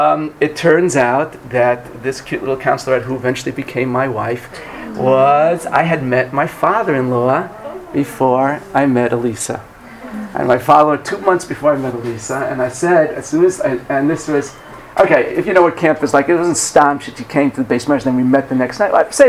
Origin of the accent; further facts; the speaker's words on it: Yonkers, New York, United States; I said, I'm from Yonkers.